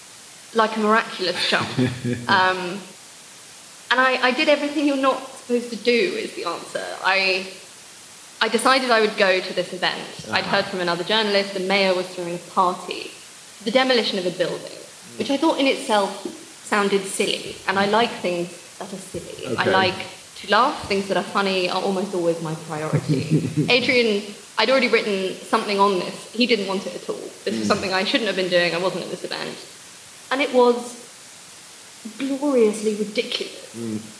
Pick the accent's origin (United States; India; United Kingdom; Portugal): United Kingdom; England; accent: English; I know how I sound. Yeah. Very English as well.